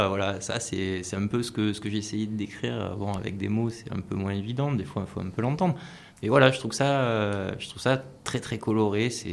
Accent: Marseille, Provence-Alpes-Côte d'Azur, France; born there; moi je suis né à Marseille, j'ai fait un petit peu un petit tour de quelques villes assez intéressantes et tout où j'ai vécu.

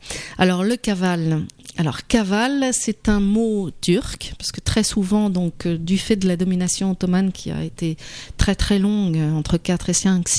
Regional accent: France; puisque moi en tant que française par exemple

